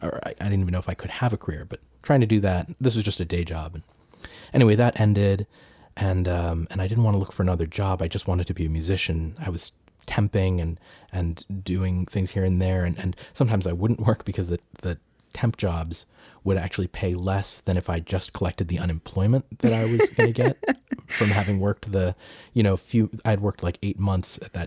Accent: Peabody, Massachusetts, United States; I was at home in the house that I grew up in Massachusetts, Peabody, Massachusetts.

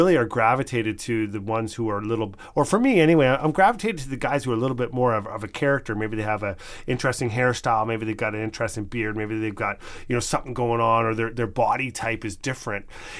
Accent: Burlington, Ontario, Canada; came from a Dutch upbringing, so things were Dutch. We had, like, Dutch traditions, and, you know, I was raised in Burlington, Ontario

